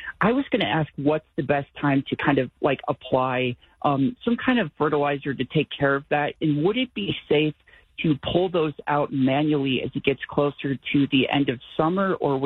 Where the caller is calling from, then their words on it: Denver, Colorado, United States; I'm calling from Denver, Colorado